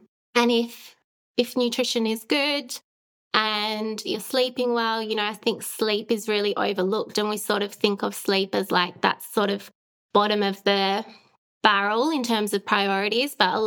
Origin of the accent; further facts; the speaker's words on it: Australia; moved away as an adult; now in United Kingdom; I grew up in Australia and came over to the UK about 6 years ago.